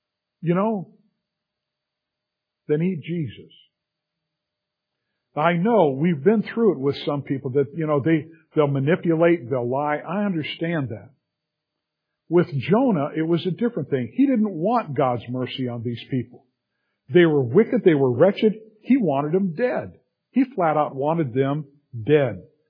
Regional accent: Venice, California, United States; born there; I was born in Venice, California. We lived literally on Venice Boulevard.

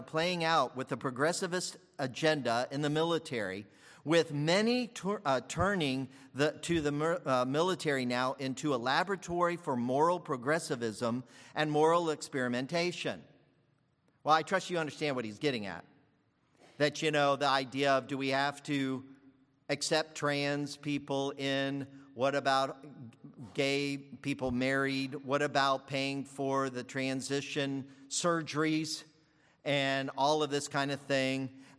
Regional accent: Lakeland, Florida, United States; And I said, I'm from Lakeland, Florida.

